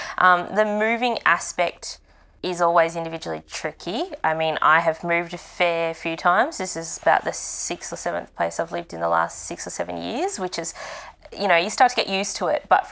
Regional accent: Traralgon, Victoria, Australia; I grew up in Gippsland, so actually originally from Traralgon and Sale. Did my final years of high school in Traralgon

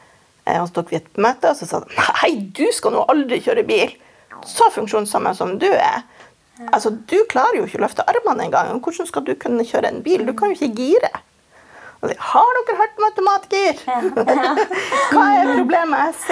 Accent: Northern Norway, Norway; accent: northern Norwegian; jeg er noe i tøtta som vokste opp i nord, som dere kanskje hører på dialekten min.

